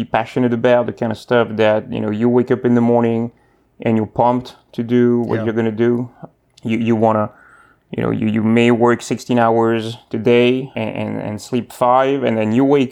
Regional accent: Bordeaux, Nouvelle-Aquitaine, France; accent: French; English is a second language; I have a slight accent. So that is because I am born and raised in France, in Southwest France, in Bordeaux.

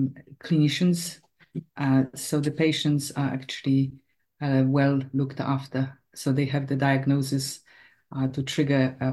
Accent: Poland; also born or lived in United Kingdom; now in Australia; I came over to Australia in 2009 from the UK, but I am originally from Poland.

